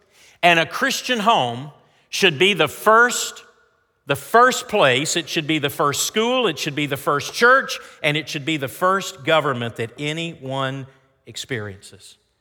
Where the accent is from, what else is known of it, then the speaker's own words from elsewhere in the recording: Tennessee, United States; how about this as close to home as my home state of Tennessee?